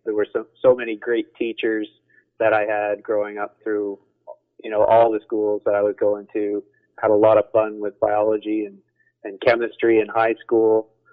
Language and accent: English; Lingan, Nova Scotia, Canada; Grew up initially in Lingan. I was born in City Hospital. That's no longer around. But my mom and dad lived out there, and they were both from New Waterford